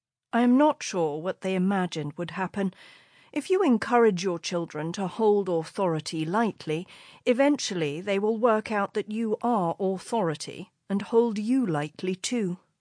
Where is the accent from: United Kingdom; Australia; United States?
United Kingdom; London; also born or lived in Scotland; We grew up in London, and in an enormous early Victorian mansion house, my father's childhood home, in southwest Scotland.